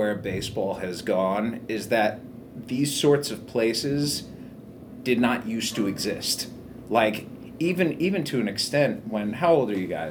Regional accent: Cleveland, Ohio, United States; I grew up in Cleveland, Ohio. Father was a sports writer at the Cleveland Plain Dealer and did sports talk radio on the weekends.

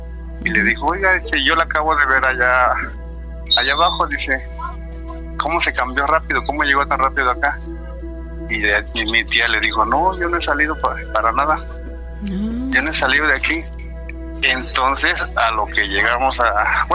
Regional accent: Chilpancingo, Guerrero, Mexico; now in Mexico City, Mexico; Somos de Guerrero nosotros. Vivo aquí en la Ciudad de México, pero somos de Guerrero, Chilpancingo, Guerrero.

